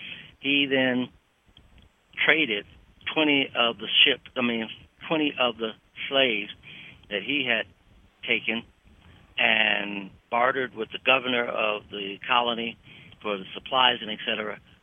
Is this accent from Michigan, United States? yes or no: yes; Detroit, Michigan, United States; born there; You know, to some extent, you know, I was born in Detroit, where Detroit was desegregated.